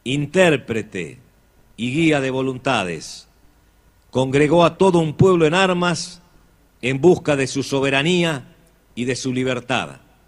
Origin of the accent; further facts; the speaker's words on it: Salta, Argentina; Tengo el honor como salteño y como argentino